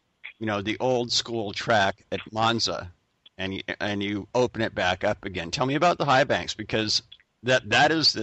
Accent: California, United States; even though I'm from California

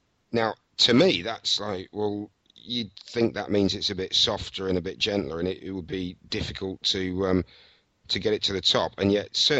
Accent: United Kingdom; And as a Brit, I'm just sad to see

